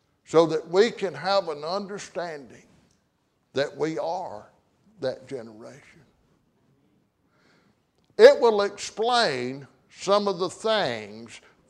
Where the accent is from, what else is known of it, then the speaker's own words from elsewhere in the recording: United States; born there; that I was born an American.